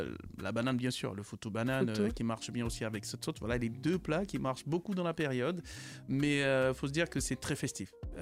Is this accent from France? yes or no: no; Côte d’Ivoire; Chez nous, en Côte d'Ivoire, tu sais, la Pâque, il y a une tradition